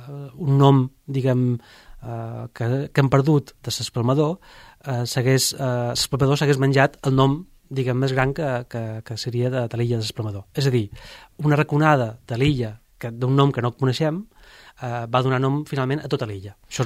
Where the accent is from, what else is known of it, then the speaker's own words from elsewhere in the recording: Ibiza, Balearic Islands, Spain; jo som d'Eivissa, molta gent no sap això, i vaig descobrir Esvedrà des de Formentera